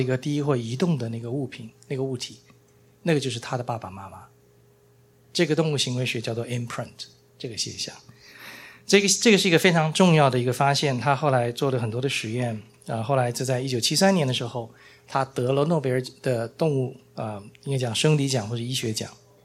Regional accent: Taiwan; 像我们从小就从小在台湾我们就要读这个先总统蒋公的传记

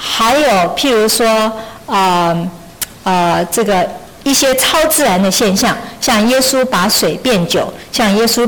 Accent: China; 好像我们中国人各地有各种不同的方言啊

